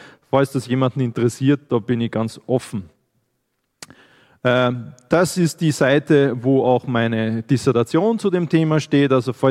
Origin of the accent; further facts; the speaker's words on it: Graz, Styria, Austria; Ich komme aus Graz.